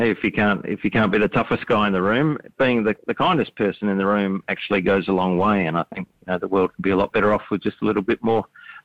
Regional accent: Australia; once we became Australians of the Year in 2019

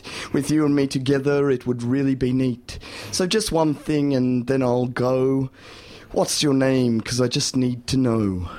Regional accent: Yarraville, Victoria, Australia; I grew up in Yarraville in the 70s, so I can say stuff like this.

